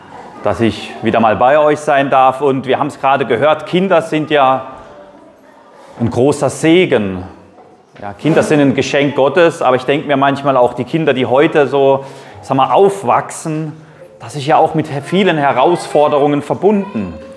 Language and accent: German; Rust, Baden-Württemberg, Germany; Ja, und wir haben jetzt gerade da, wo ich herkomme, wieder Europapark Rust, habt ihr vielleicht auch in den Medien mitbekommen, ein kleines Kind missbraucht worden.